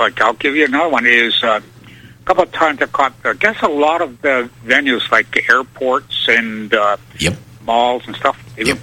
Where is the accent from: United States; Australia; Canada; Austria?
Canada; I'm Canadian. I'm calling from Canada.